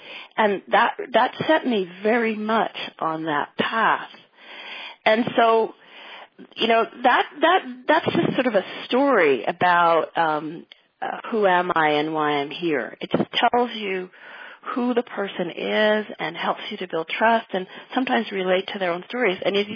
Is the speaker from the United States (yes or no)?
no; Canada; also born or lived in England; My parents are Jamaican. We lived in England. I was born in England. And then they immigrated to Canada when I was about 6 or 7.